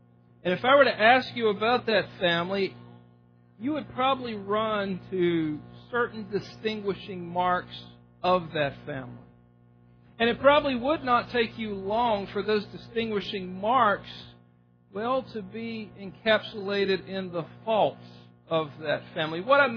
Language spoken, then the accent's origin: English; the South, United States; We grew up in the South, and in the South you had to have a knife.